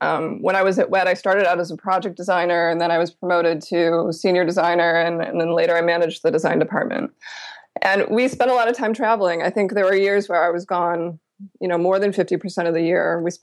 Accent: Midwest, United States; And, you know, I grew up in the Midwest.

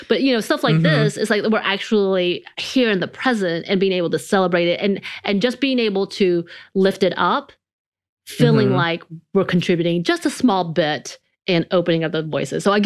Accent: the South, United States; growing up in the South, in a very country and rural area

